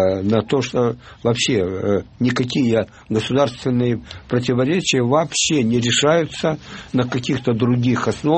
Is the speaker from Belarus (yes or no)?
no; Odesa, Odesa Oblast, Ukraine; Я одессит, понимаете? Я всегда был против украинского национализма, это правда.